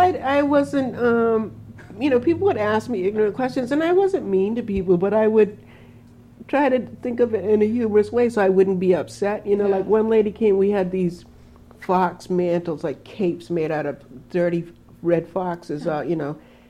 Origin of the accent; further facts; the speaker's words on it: Mashpee, Massachusetts, United States; because growing up in Mashpee, you were related to everybody by blood or marriage